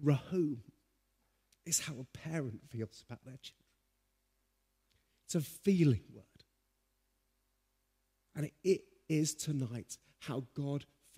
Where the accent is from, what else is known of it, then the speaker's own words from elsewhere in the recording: Birmingham, West Midlands, United Kingdom; I met him in Quinton. I grew up in Quinton. Anyone from Quinton? No, it's fine, but it's Birmingham.